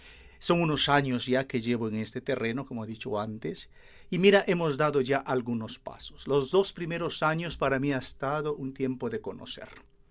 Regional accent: Peru; Naturalmente soy el primer peruano que ha tenido esta responsabilidad

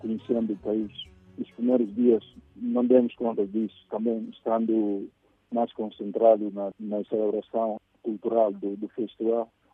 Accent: Guinea-Bissau; Nós dissemos assim, somos da Guiné Bissau. Estamos aqui para participar no festival pela primeira vez.

